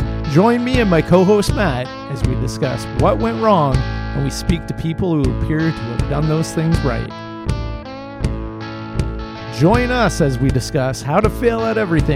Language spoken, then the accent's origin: English; Brantford, Ontario, Canada; born there; I was born in Brantford.